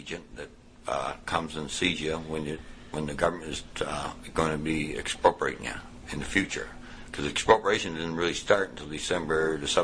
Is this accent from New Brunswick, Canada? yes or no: yes; Gary, New Brunswick, Canada; now in Fredericton, Canada; Now, I used to be from Gary.